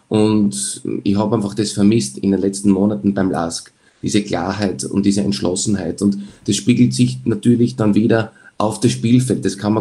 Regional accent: Graz, Styria, Austria; Hätte ich auch unterschrieben, als Grazer nach 18 Runden jetzt da gegen Ende dieses Jahres auf Platz 2 zu stehen

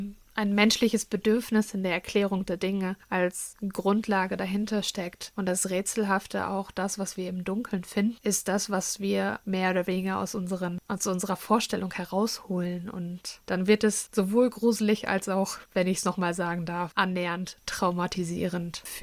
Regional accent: Northern Germany, Germany; bin ich froh, dass ich im Norden groß geworden bin.

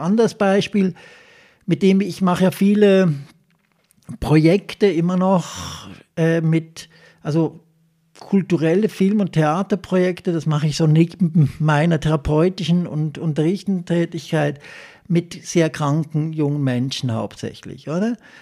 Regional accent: Switzerland; born there; Ich bin jetzt in der Schweiz geboren, das ist irgendwie ein Geburtssechser im Lotto.

